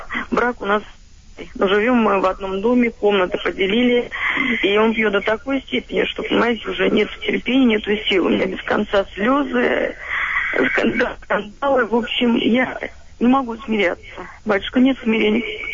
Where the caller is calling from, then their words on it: Moscow Oblast, Russia; я из Подмосковья звоню вам.